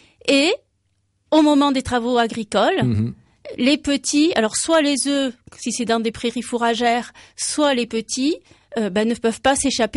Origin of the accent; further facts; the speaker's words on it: Toulouse, Occitanie, France; Bon, moi, je suis toulousaine.